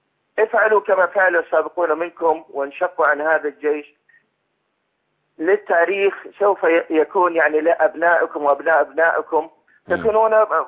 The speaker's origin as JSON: {"language": "Arabic", "country": "Syria", "lives_now": "Saudi Arabia", "said": "أنا سوري مقيم في السعودية، مولود في السعودية."}